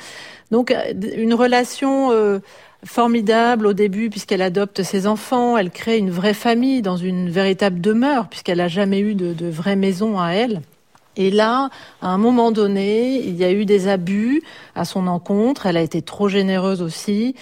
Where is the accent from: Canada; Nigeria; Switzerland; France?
France; Sarlat, Nouvelle-Aquitaine; born there; En fait, je suis née à Sarlat, une ville qui est juste à côté des Mille Landes. En plein Périgord noir